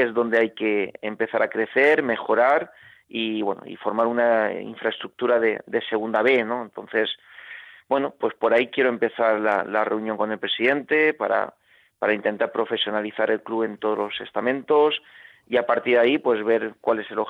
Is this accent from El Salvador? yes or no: no; Alicante, Valencian Community, Spain; yo soy de Alicante, ¿no?